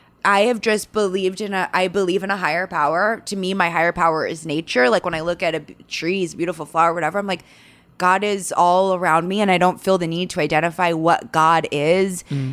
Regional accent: San Fernando Valley, California, United States; And I grew up with literally no one who looked like me. The world, growing up in the San Fernando Valley, and my world was very like white and black

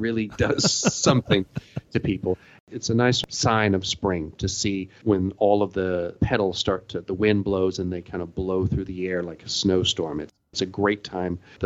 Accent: Atlanta, Georgia, United States; now in Tokyo, Japan; I'm from Atlanta. I grew up in Atlanta, and Tokyo is miserable in the summer.

